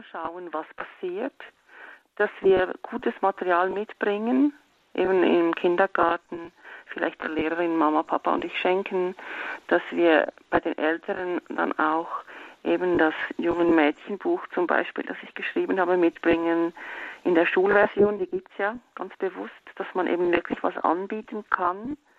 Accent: Switzerland; Und ich sehe bei uns in der Schweiz, dass ich glaube, solange Eltern so angepasst sind, wir Schweizer sind tendenziell sehr angepasste Leute

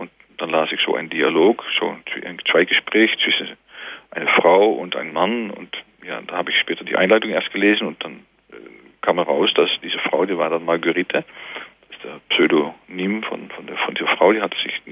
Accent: Eindhoven, North Brabant, Netherlands; born there; German is a second language; an der Technischen Uni in Eindhoven, wo ich geboren bin

